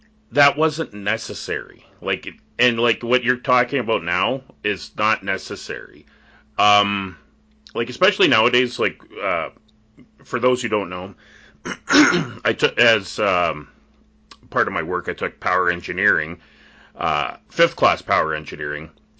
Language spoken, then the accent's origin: English; Canada; I'm a Canadian, right? Like my, you know, 100%. Like I've been here all my life.